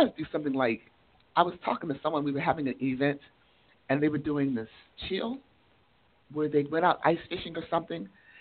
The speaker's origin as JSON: {"language": "English", "town": "Hubbard", "country": "United States", "said": "I'm from Hubbard."}